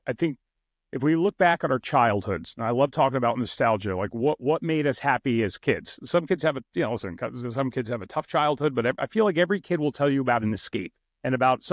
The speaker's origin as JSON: {"language": "English", "town": "Toms River", "region": "New Jersey", "country": "United States", "tie": "born or raised there", "said": "Listen, I'm born and raised in Toms River, New Jersey, on the East Coast, right between New York and Philadelphia."}